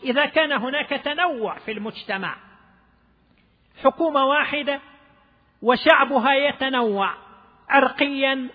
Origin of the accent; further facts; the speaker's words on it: Dammam, Eastern Province, Saudi Arabia; وحصل عندنا في الدمام